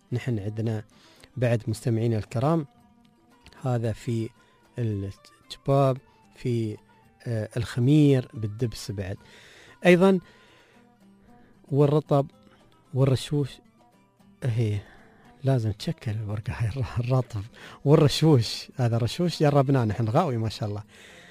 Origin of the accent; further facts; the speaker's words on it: Ras Al Khaimah, United Arab Emirates; ونحن كنا في الإمارات نعتز بهذا الاسم، فما نقول أي اسم غير أنا من رأس الخيمة